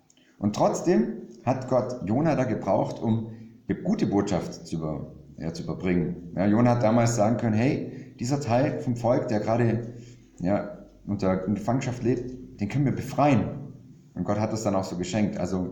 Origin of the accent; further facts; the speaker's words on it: Ravensburg, Baden-Württemberg, Germany; ich komme aus Ravensburg, bin da in der Gemeinde, wohne da inzwischen mit meiner lieben Frau, die Kathi, und unseren 4 Kindern